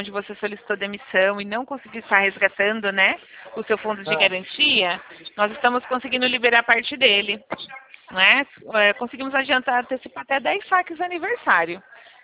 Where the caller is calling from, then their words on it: São Paulo, Brazil; Eu falo aqui do estado de São Paulo